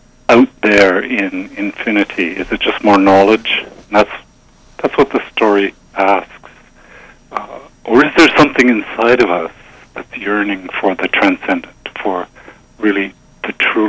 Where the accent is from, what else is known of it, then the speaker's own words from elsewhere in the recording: Canada; I'm a Canadian, we've been living with this longer than you have